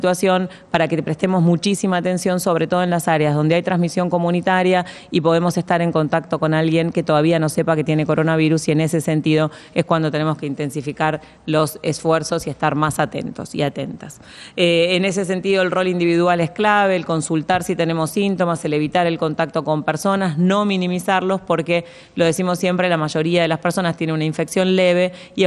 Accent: Argentina; como sociedad argentina siempre tenemos que recordar los logros alcanzados

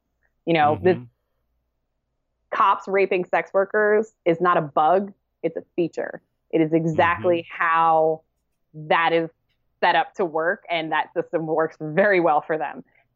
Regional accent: Philadelphia, Pennsylvania, United States; I am from Philadelphia, which also probably explains what we're about to have to talk about with me and Maggie Gyllenhaal, as far as me being a little pugnacious.

